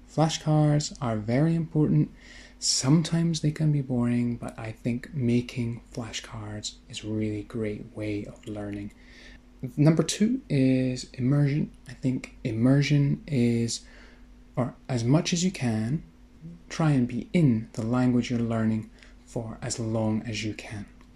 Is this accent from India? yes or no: no; Scotland, United Kingdom; I'm from Scotland, and so Scotland is a difficult accent